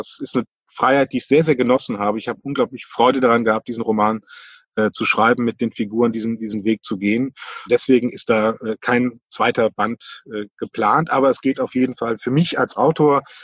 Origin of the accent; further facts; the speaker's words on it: Cologne, North Rhine-Westphalia, Germany; als Kölner